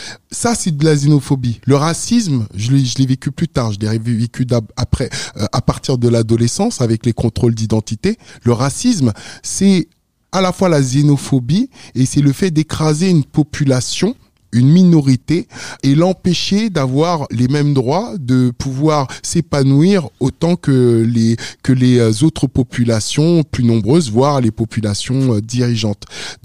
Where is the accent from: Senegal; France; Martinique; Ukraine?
Senegal; moved away; quand je vivais au Sénégal, moi je suis né au Sénégal, et quand je vivais au Sénégal, les portes d'entrée n'existaient pas.